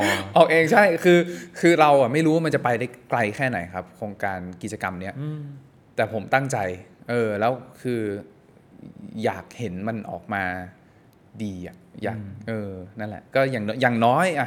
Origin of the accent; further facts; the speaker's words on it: Lampang, Thailand; ชวนนักกีฬายูโดที่ลำปางครับมาซ้อมมาเทรนที่กรุงเทพเพราะว่าจากการที่เราได้เติบโตมาที่แถวนั้น